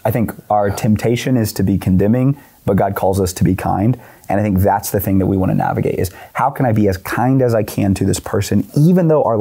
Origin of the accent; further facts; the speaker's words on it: Oklahoma, United States; Dude, I'm from Oklahoma. That's what we say.